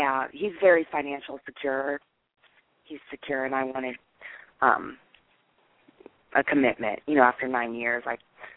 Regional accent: North Carolina, United States; I'm from North Carolina.

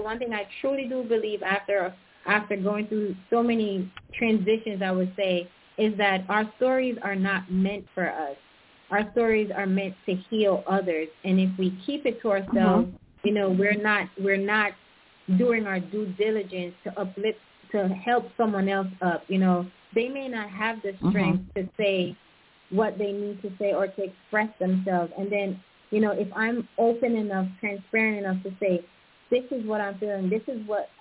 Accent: Jamaica; now in United States; I grew up in Jamaica, and then I moved here, joined the military

